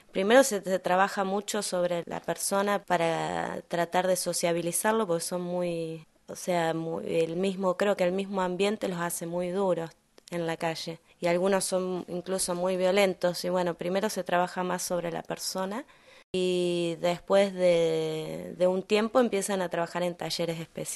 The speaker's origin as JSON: {"language": "Spanish", "country": "Argentina", "lives_now": "Rosario, Argentina", "said": "yo vengo de Argentina y también estoy participando en este programa acá en Alemania. Bueno, yo vivo en Rosario"}